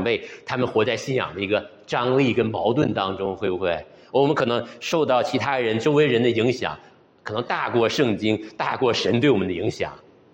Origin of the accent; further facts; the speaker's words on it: China; 那另外就是我们中国人，大家都熟悉了